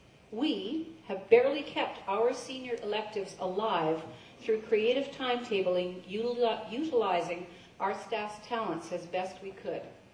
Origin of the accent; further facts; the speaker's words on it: British Columbia, Canada; And I'm from the Kootenays, and in the Kootenays, we don't take that mining analogy lightly.